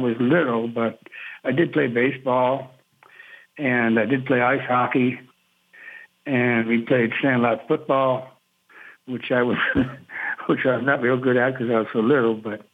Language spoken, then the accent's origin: English; New York, United States; But growing up in New York was one thing.